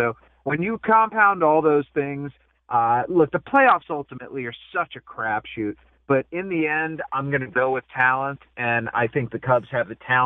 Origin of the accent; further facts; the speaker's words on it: Cleveland, Ohio, United States; because I grew up in Cleveland, and I'm in the 27th year of a fantasy league with my friends who I grew up